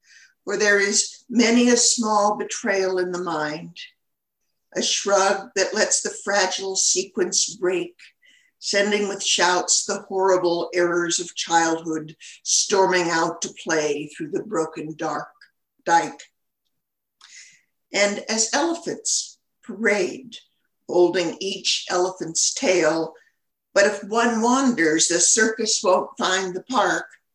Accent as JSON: {"language": "English", "region": "Oregon", "country": "United States", "tie": "born or raised there", "said": "Even though my home state of Oregon has gone to completely mail-in ballots since then"}